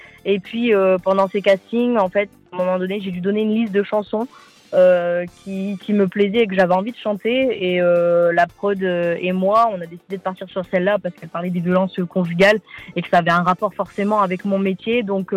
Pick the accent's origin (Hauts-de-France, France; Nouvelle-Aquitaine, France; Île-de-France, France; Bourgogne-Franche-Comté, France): Hauts-de-France, France; j'avais dû faire la promotion de mon passage dans des radios locales, donc près de chez moi, dans le Nord